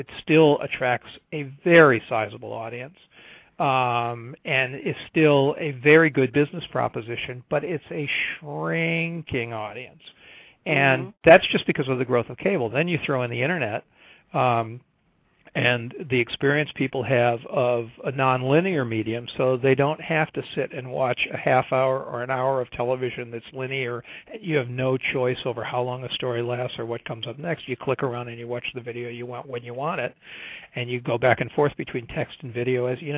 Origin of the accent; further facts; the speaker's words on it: Chicago, Illinois, United States; And when I grew up in Chicago, there were three or four TV stations for news